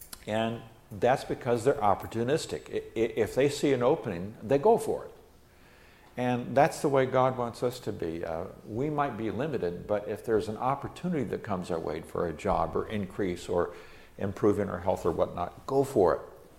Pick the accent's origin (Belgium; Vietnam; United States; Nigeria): Nigeria; I grew up in Nigeria, and lizards were absolutely everywhere.